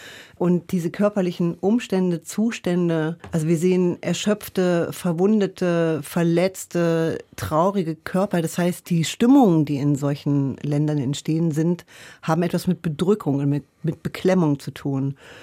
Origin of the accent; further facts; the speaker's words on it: Nordhausen, Thuringia, Germany; Also ich bin aufgewachsen in Nordhausen und Nordhausen liegt direkt, oder das Dora, das ehemalige Lager Dora Mittelbau, liegt direkt neben dem Harz.